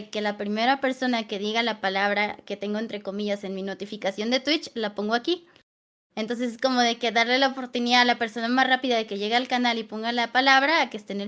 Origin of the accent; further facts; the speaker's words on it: Jalisco, Mexico; porque yo soy de Jalisco